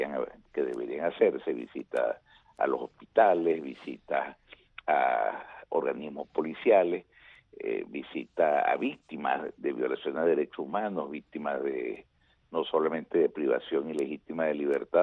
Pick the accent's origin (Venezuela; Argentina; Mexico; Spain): Venezuela; la Asamblea Nacional, que es el único órgano legítimo que hay en mi país, elegido por el pueblo de Venezuela